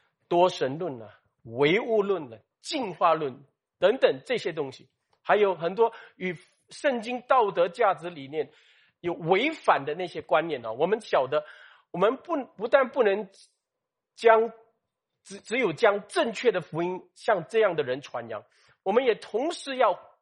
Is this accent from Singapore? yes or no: yes; Singapore; 比如说我们新加坡人，我们生在多元种族的文化里面